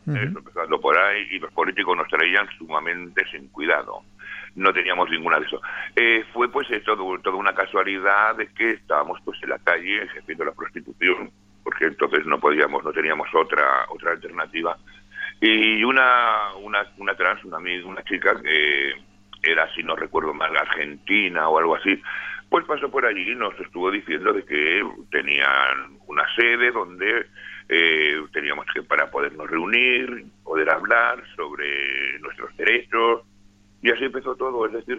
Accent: Logroño, La Rioja, Spain; born there; nací en Logroño porque fue un momento que fue mi madre a visitar a mis padres, a mis abuelos, y en la cuadra, además, nací como el niño Jesús.

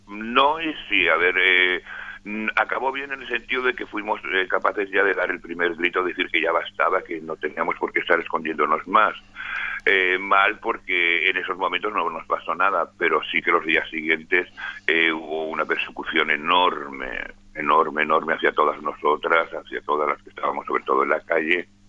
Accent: Logroño, La Rioja, Spain; born there; nací en Logroño porque fue un momento que fue mi madre a visitar a mis padres, a mis abuelos, y en la cuadra, además, nací como el niño Jesús.

